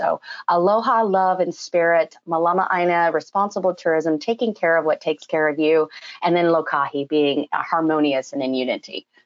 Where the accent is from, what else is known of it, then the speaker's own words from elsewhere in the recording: Texas, United States; As you know, I'm a Texan, a born Texan. So a Southerner who just went farther south because I love summer and I'm a big time water baby.